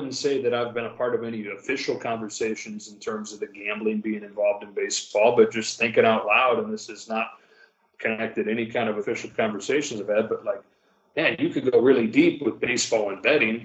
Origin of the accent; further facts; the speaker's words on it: Michigan, United States; So I would have had a hard time, you know, growing up in Michigan. I grew up a Notre Dame fan